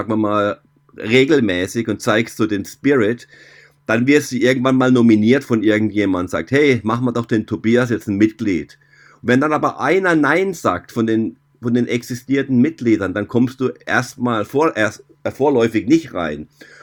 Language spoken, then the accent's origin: German; Germany; Ich war ja immer so ein bisschen nationenlos, weil ich bin ja eigentlich Schweizer von der Nationalität, vom Pass her. Bin aber in Deutschland geboren und aufgewachsen, habe also eine deutsche Zunge und hatte auch eine deutsche Mutter, und Schweizer Vater eben.